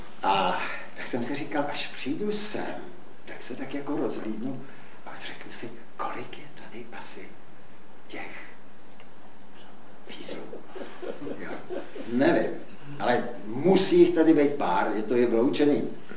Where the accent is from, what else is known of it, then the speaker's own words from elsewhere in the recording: Prague, Czechia; jsem z Prahy